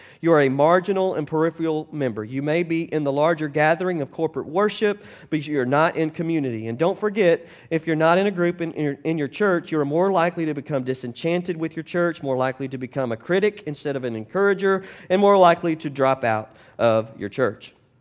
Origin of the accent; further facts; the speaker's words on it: Louisiana, United States; at least I grew up in Louisiana, so we had the blue law. You couldn't work on Sunday, right?